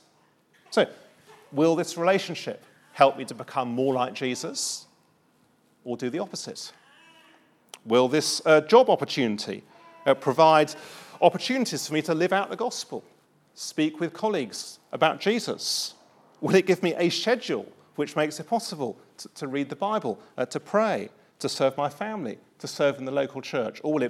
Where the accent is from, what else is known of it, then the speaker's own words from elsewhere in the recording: South West England, United Kingdom; I am Cornish, by the way. You might not have worked that out, but I am Cornish.